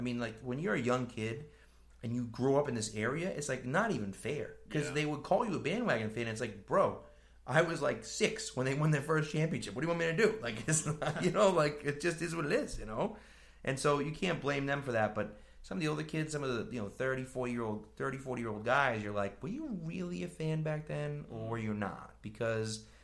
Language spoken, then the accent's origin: English; Massachusetts, United States; I got made fun of in middle school for wearing Patriot stuff. And I grew up in Massachusetts.